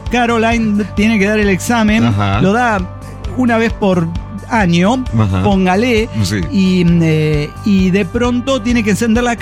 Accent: Mexico; La verdad que como mexicanos nos sentimos un poco dolidos.

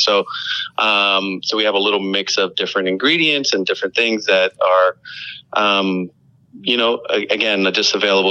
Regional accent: Queens, New York, United States; And where I grew up in Queens, it was mostly, Dominicans and Mexicans and, so Central Americans and Caribbean, Spanish speaking Caribbean folks.

